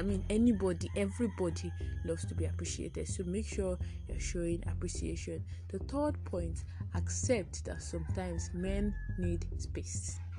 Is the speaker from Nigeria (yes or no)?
yes; Nigeria; accent: Nigerian Yoruba; I'm a Nigerian. I am Yoruba. I have the Nigerian Yoruba accent